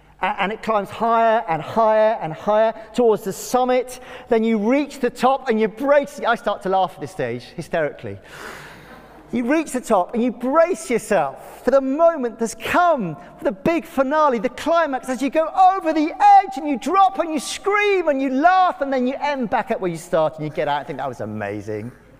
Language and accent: English; Cardiff, Wales, United Kingdom; Growing up in Cardiff, one of my favourite trips as a family was to go to the Gower beaches beyond Swansea.